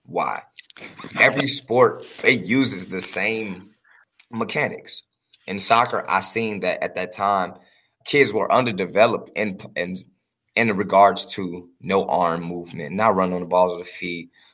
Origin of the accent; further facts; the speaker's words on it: Chicago, Illinois, United States; now in Texas, United States; I am from Chicago, Illinois. I have been here in Texas since 2015.